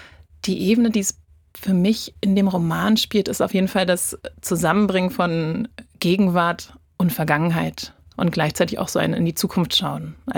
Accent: Berlin, Germany; Also ich bin so im Kiez groß geworden, im Westberliner Kiez und war ganz viel immer in Bibliotheken.

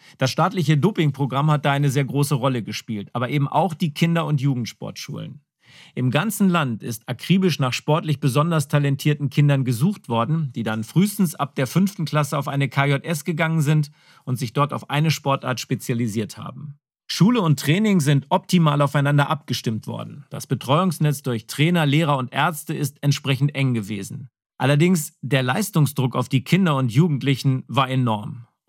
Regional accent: West Germany, Germany; Ich bin in Westdeutschland aufgewachsen und sozialisiert worden.

